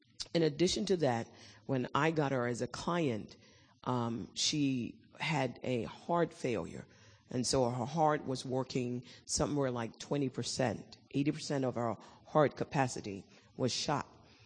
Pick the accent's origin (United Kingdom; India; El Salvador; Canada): United Kingdom; now in United States; I'm British American, and I came in to the United States about 18 years ago, although I did all my education here.